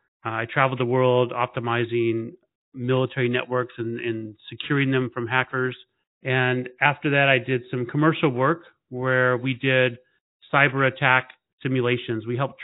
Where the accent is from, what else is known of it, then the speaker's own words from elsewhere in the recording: Riverside, California, United States; also born or lived in Arkansas; I grew up in California, actually, and I grew up extremely poor. I moved from Riverside, California, which is a suburb of LA, to Arkansas, to a small town of about 800 people.